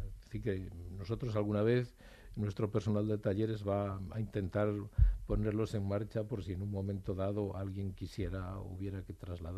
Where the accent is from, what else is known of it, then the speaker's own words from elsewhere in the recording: Castile and León, Spain; no soy de Madrid, yo soy de un pueblo de Zamora, donde están inhumados mis padres.